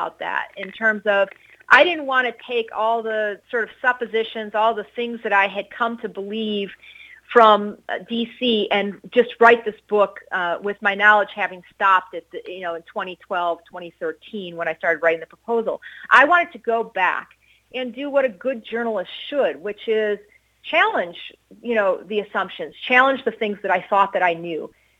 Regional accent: Midwest, United States; I grew up in the Midwest. We're not super confrontational.

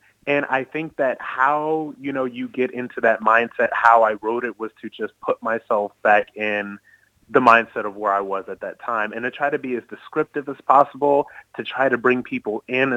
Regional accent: Akron, Ohio, United States; I'm from Akron, Ohio. So I'm from Akron, Ohio. It's a very, I'm from a lower middle class background. It's a very working class place. It's the rubber belt, right? It's what they call middle America, real America, whatever you want to call it.

